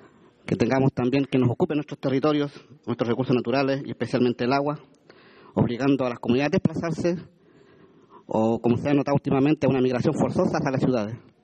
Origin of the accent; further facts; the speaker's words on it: Antofagasta, Chile; Una situación muy especial vive mi pueblo, dado que estamos insertos en el desierto más árido del mundo